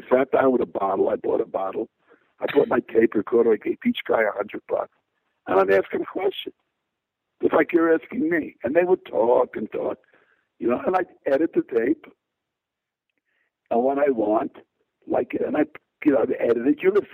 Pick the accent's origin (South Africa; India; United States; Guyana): United States; Oakland, California; born there; I was born in Oakland.